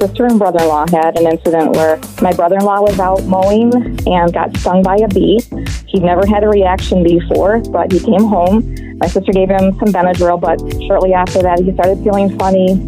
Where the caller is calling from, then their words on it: Michigan, United States; I'm from Michigan.